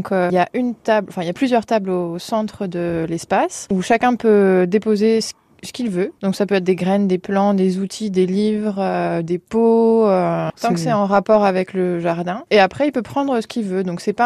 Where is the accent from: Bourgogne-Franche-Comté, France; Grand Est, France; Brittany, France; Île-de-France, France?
Grand Est, France; Strasbourg; Oui, alors moi, j'ai grandi à Strasbourg et il y a 6 ans maintenant, je suis venue m'installer dans le village de ma grand-mère à Nantes.